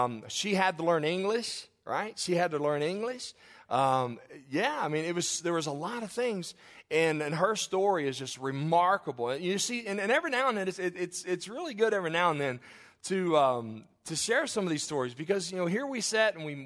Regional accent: Kentucky, United States; born there; now in Michigan, United States; I was born in America. I was born in Kentucky and transplanted here to Michigan.

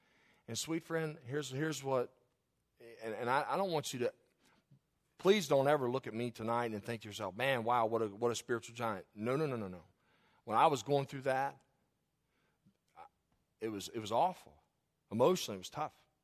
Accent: Claryville, Kentucky, United States; I grew up in Claryville. Claryville was a town, at that time, maybe 1,000 people.

